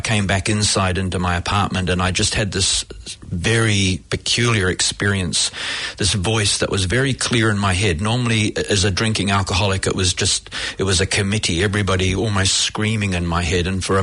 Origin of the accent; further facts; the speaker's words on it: New Zealand; moved away; also born or lived in Australia / Hong Kong; I'm from New Zealand originally